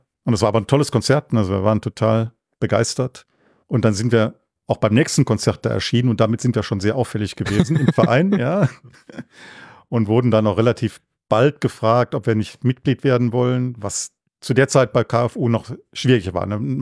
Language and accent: German; Cologne, North Rhine-Westphalia, Germany; Wir sind von Köln nach Frontenberg gezogen, was für mich als wirklich gebürtigen Kölner kulturell ein ziemlicher Wechsel war. Ne? Ich will nicht sagen Schock, weil ich bin mit einer unglaublichen Vielfalt an Kultur in Köln groß geworden